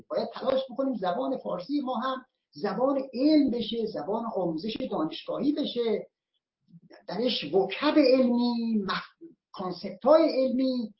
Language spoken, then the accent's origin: Persian; Iran; واقعا من شرمم میشه به عنوان یک ایرانی بگم